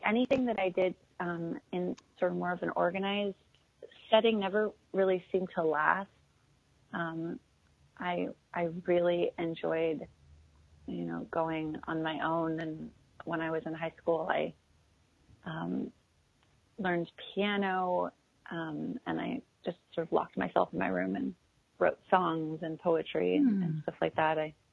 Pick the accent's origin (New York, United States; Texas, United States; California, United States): California, United States; Los Angeles; also born or lived in East Coast; I'm from Los Angeles, but I had been living on the East Coast, and I moved back